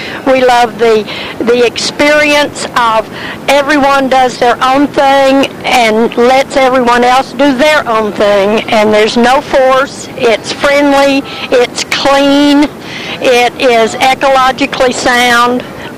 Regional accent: Dallas, Texas, United States; I'm from Dallas, Texas.

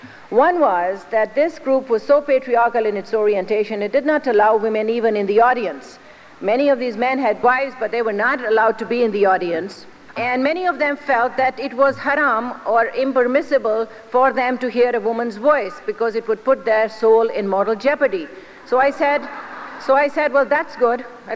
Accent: Lahore, Punjab, Pakistan; I come from Lahore, a historic Muslim city, which is in Pakistan, a country created in the name of Islam, so you cannot get much more Muslim than that.

